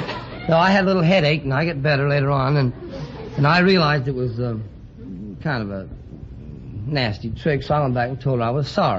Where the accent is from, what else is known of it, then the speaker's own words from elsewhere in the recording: Ireland; Well, it was, I'm Irish, and my wife was Irish, Dugan, and we were having a St. Patrick's Day party